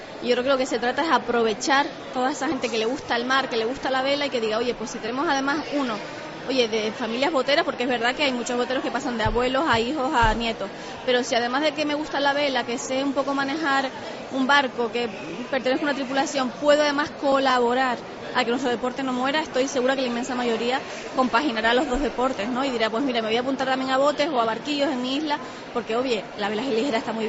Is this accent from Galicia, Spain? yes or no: no; Canary Islands, Spain; todos somos canarios y nos gusta sacar la bandera